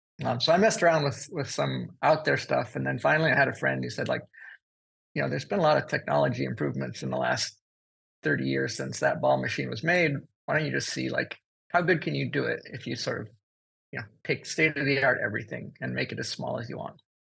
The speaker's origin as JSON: {"language": "English", "region": "Newfoundland and Labrador", "country": "Canada", "tie": "born or raised there", "moved": "as an adult", "lives_now": "United States", "said": "So I grew up in Newfoundland, Canada, but I've been in the U.S. since college."}